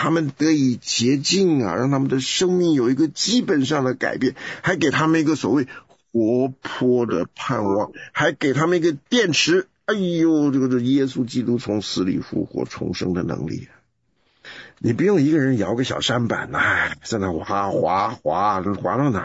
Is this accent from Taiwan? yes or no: yes; Taiwan; 哇，我还以为我们台湾人在疼媳妇儿